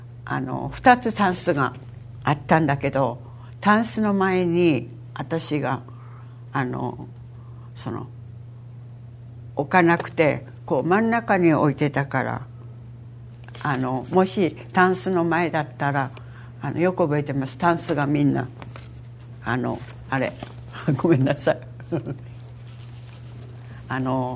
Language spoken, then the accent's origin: Japanese; Nagasaki, Japan; あ、あの生まれは、はい、あの本籍ですか、梶山町、はい